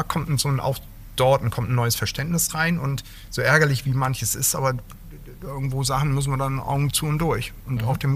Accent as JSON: {"language": "German", "region": "Hamburg", "country": "Germany", "tie": "born or raised there", "lives_now": "Berlin, Germany", "said": "Also groß geworden in Hamburg, aber dann eigentlich das berufliche Leben in Berlin verbracht."}